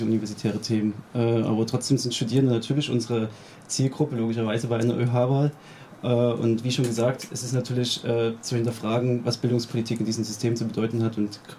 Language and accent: German; Dresden, Saxony, Germany; moved away as an adult; also born or lived in Marburg; now in Linz, Austria; ja, wie schon angekündigt. Ich komme ursprünglich aus Dresden. Hab dann in Marburg die klassische Politikwissenschaft studiert und ja, jetzt bin ich hier in Linz